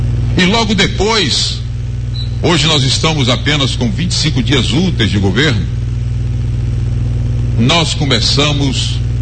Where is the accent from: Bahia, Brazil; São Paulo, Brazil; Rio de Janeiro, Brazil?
Bahia, Brazil; Vitória da Conquista; Muito obrigado à minha terra, muito obrigado Conquista.